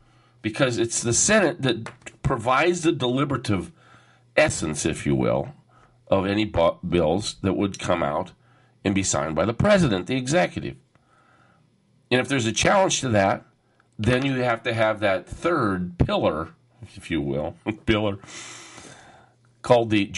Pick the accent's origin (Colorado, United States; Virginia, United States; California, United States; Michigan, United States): California, United States; Orange; And it's also in my hometown of Orange, California